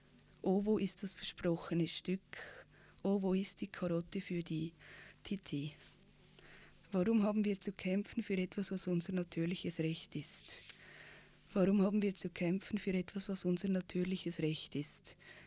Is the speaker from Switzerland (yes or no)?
yes; Switzerland; Also gerade als Schweizerin